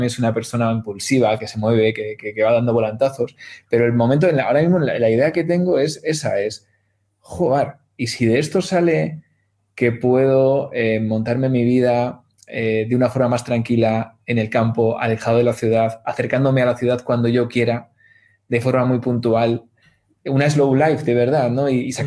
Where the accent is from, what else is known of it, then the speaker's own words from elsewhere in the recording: Valladolid, Castile and León, Spain; hace tiempo que estaba viviendo entre Guadalajara, Madrid y Valladolid, ¿no? Que es mi tierra, yo me muevo bastante.